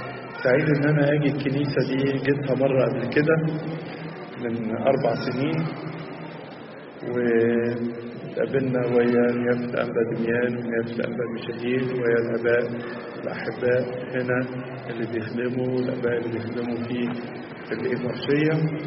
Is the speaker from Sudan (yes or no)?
no; Egypt; في بلادنا مصر